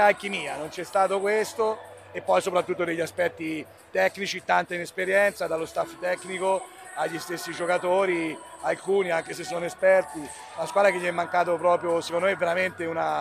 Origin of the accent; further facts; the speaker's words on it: Chiusi, Tuscany, Italy; a Siena, a Chiusi, al mio paese da dove siamo venuti